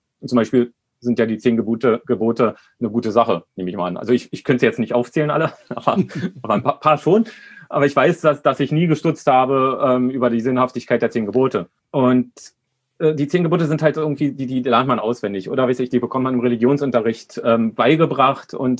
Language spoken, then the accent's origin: German; Berlin, Germany; born there; Ich bin 1970 in Berlin geboren, also jetzt so ein gutes halbes Jahrhundert alt.